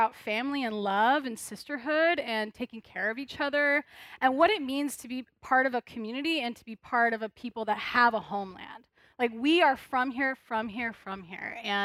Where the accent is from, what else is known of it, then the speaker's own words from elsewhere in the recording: Denver, Colorado, United States; So I'm from Denver, and but I'm actually like I'm so deeply part of Colorado. So my ancestors migrated north from southern Colorado, which at one point had been Mexico before 1848, and they came up to Denver in the 1930s.